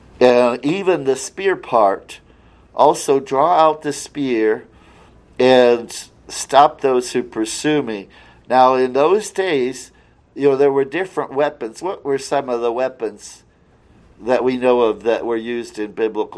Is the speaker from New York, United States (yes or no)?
no; Illinois, United States; I remember, see, I was raised in Illinois, which is all flat